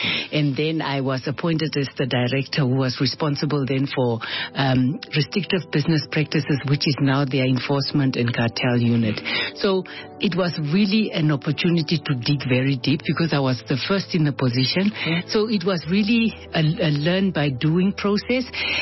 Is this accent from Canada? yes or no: no; Windhoek, Khomas, Namibia; So I'm a Kadutura girl. Okay. I grew up in Dolan, yeah. Namatin, 18. And so I went to the normal schools. I went to the Kadutura schools. Then I went to Comasdal. I went to Concordia. And eventually I ended up at Windhoek High School